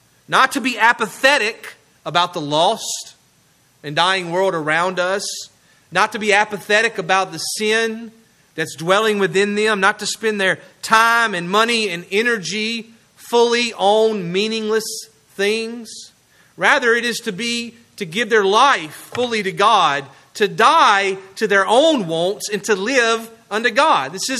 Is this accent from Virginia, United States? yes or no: no; Mississippi, United States; That last word's a mouthful for me. I'm from Southwest Mississippi.